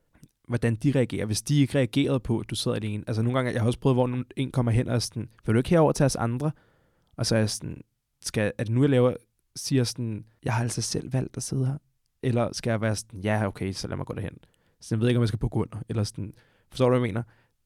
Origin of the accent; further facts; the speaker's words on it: Montenegro; now in Denmark; i min opvækst har jeg jo haft andre traditioner, fordi jeg kommer fra Montenegro af. Vi er kristne på en anden måde, end man er i Danmark. Så vi har haft andre traditioner, en anden jul